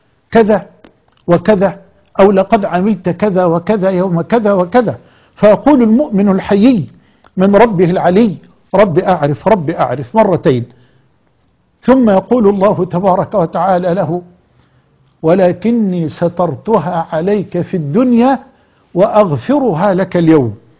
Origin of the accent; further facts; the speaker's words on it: Egypt; بلدنا مصر